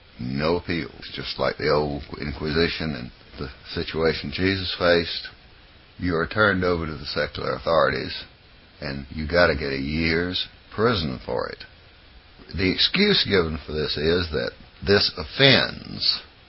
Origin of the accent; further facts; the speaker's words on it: United States; even though I'm an American.